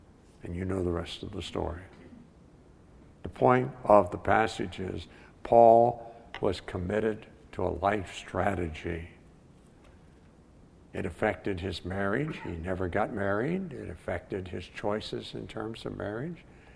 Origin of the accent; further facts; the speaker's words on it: West Virginia, United States; moved away as an adult; Hey, I'm from West Virginia. I say that because sometimes people forget it. They think that I'm native Buckeye. Nope. I left the beautiful rolling hills of West Virginia and came west to meet my bride